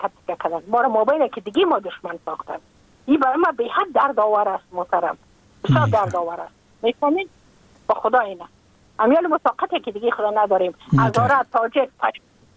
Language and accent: Persian; Afghanistan; moved away as an adult; now in United States; از اینکه من که از افغانستان بقیم آمدم من اون سال بودم 28 ساله.